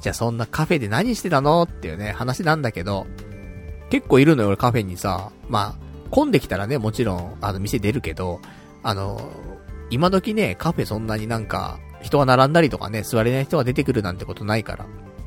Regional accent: Tokyo, Japan; こんな俺でも一応さ、東京人じゃん。だからさ、俺は東京人だぞって思いながらさ

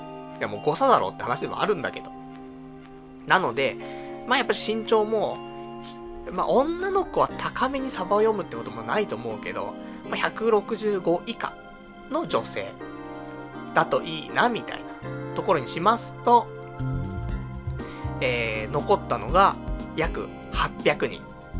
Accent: Saitama, Japan; 俺もね、出身埼玉だし、まあ、結婚したら埼玉に戻ってもいいかなと思ってますから

